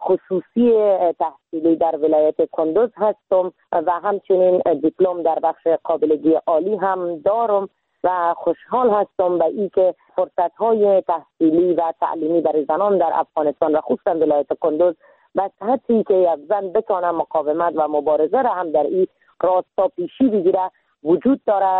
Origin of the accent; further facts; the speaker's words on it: Iran; moved away as an adult; now in Afghanistan; ما در سال 1364 در کشور ایران به دنیا آمدم